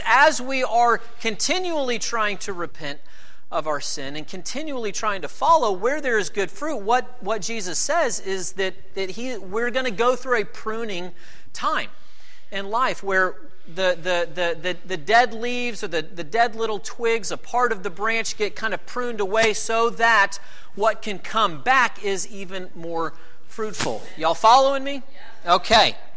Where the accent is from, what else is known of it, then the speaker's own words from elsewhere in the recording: the South, United States; We're from the South. It's been spring in Georgia for a couple of months.